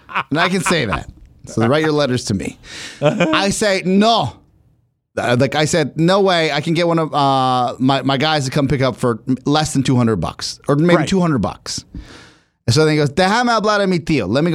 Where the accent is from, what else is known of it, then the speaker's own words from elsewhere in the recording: Bolivia; He goes, where are you from? And I said, Bolivia. And he goes, La Paz, Bolivia. And he goes, oh, boliviano.